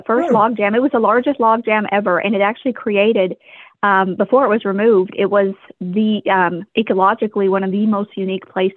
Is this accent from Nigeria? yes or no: no; Germany; also born or lived in Texas; I grew up in Germany, and but I was born in Texas.